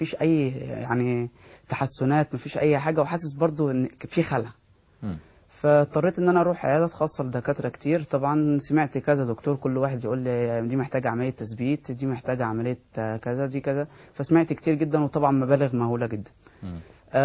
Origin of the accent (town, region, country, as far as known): Egypt